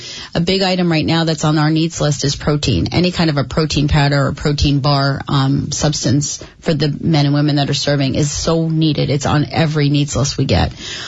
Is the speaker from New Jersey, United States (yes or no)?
yes; New Jersey, United States; I was born and raised in New Jersey also.